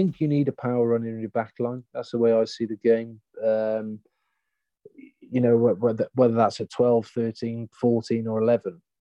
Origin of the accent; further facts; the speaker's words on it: Wales, United Kingdom; as a Welshman